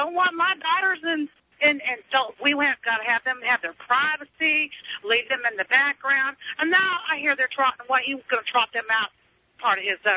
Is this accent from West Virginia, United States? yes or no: yes; West Virginia, United States; a supposedly Democratic state, I'm from West Virginia, actually